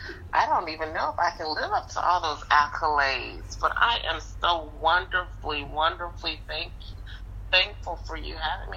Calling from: Sumter, South Carolina, United States; I am calling from the big town of Sumter, located in the southern state of South Carolina.

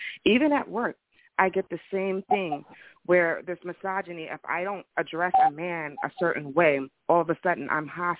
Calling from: New Jersey, United States; I'm calling from Jersey.

